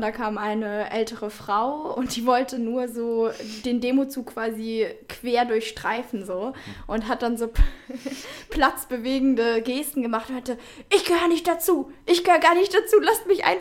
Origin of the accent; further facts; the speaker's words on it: Schleswig-Holstein, Germany; Ich komme von einer kleinen Insel in der Nordsee an der Grenze zu Dänemark.